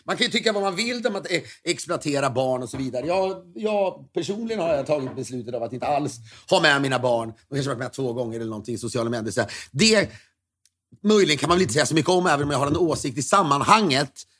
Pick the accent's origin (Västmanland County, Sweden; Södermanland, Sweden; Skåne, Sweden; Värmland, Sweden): Västmanland County, Sweden; Köping; Jag växte upp i Köping.